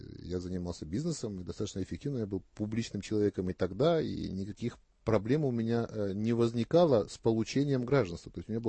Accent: Georgia; Они мне напомнили, что я грузин. Я никогда не скрывал этого, не стеснялся этого.

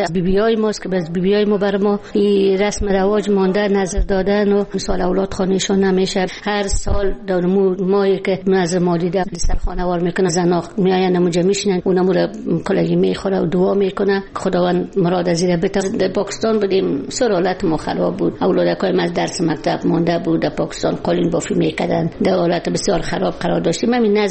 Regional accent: Afghanistan

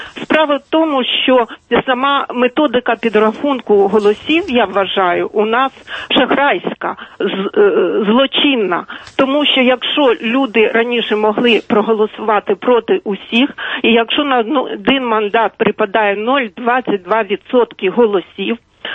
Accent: Saint Petersburg, Russia; born there; Ukrainian is a second language; Мене обурює, як уроженку Санкт-Петербурга, чому в Україні росіян вважають самими тупими людьми.

